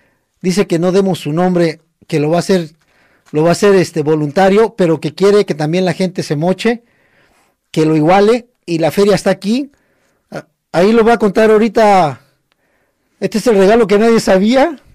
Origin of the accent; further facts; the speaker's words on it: Mexico; acá en lo personal no soy chicano, pero soy mero, mero mexicano